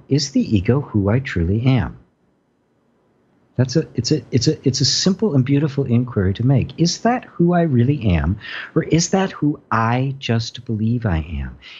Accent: Midwest, United States; Okay, so I'm an Irish Catholic in the Midwest

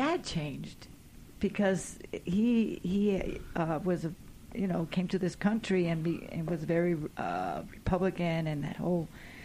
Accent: Holguín, Cuba; Holguín. It's on the east side of the island, opposite of La Habana. And it's now the third largest city, but it has a lot of parks.

